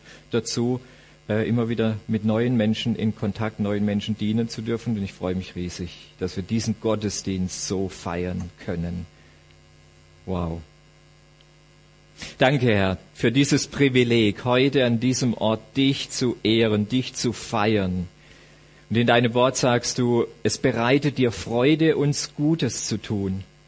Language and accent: German; Southern Germany, Germany; also ihr merkt, ich komme aus Süddeutschland, kann ich nicht verbergen